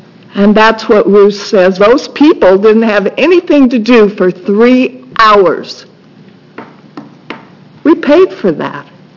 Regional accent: United States; I'm from Washington County.

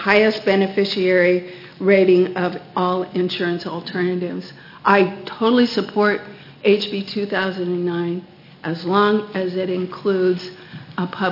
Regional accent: Grants Pass, Oregon, United States; I'm from Grants Pass.

